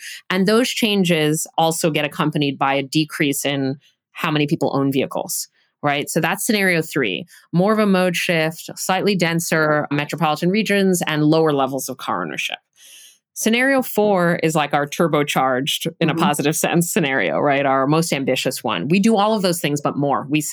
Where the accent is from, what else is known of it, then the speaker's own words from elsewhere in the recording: New York City, New York, United States; I grew up in New York City, so I know I'm weird